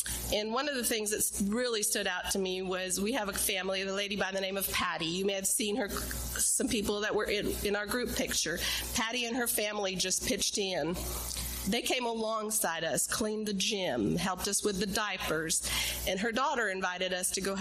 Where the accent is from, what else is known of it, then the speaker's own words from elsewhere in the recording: India; now in Siloam Springs, United States; for those of you that knew I grew up in India